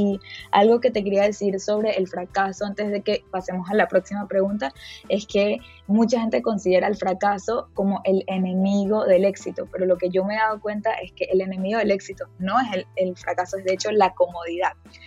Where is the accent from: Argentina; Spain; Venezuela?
Venezuela; moved away; eso es algo que me encanta de vivir fuera de mi país, que en mi país nunca hubiese conocido a toda esta gente. Me hubiese siempre quedado rodeada de puros venezolanos.